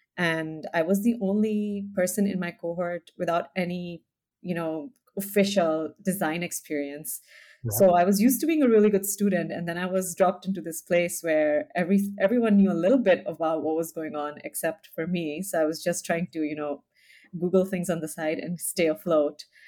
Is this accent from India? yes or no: yes; India; also born or lived in United States; now in Amsterdam, Netherlands; I grew up in India. I'm from India. I live now in Amsterdam. Spent a lot of my life also living in the United States.